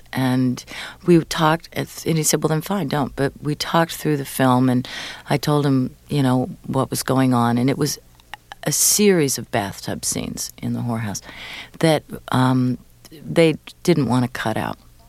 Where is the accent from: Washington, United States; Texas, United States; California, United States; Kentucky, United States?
Washington, United States; Tacoma; also born or lived in Silver Spring, United States; Oh, yeah, well, I didn't grow up in New York. I grew up in Tacoma, Washington. I also grew up in Silver Spring, Maryland.